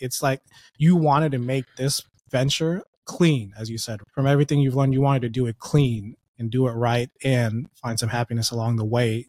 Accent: Bangladesh; now in United States; And I grew up in Bangladesh. And we were well off because my dad was a businessman.

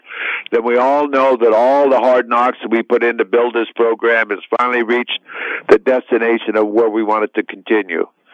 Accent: Las Vegas, Nevada, United States; from Las Vegas saying, buckle up, everyone.

